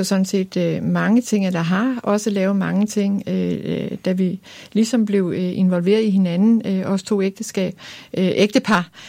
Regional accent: Lynge, Capital Region of Denmark, Denmark; moved away as an adult; vi kommer fra Lynge i Allerød Kommune. Og vi kom som sagt hertil i 2006 med vores campingvogn

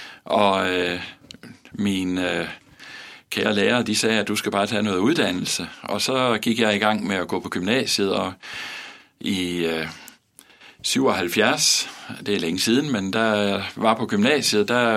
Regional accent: Region of Southern Denmark, Denmark; now in West Jutland, Denmark; jeg har haft halvdelen af mit liv i Vestjylland nu. Men jeg stammer oprindeligt fra et sted lige syd for Vejle. Det er der, jeg er vokset op

